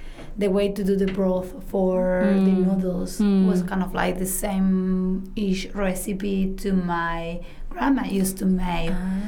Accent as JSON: {"language": "English", "country": "Argentina", "moved": "yes", "said": "I'm from Argentina, and our desserts are based on flour and sugar"}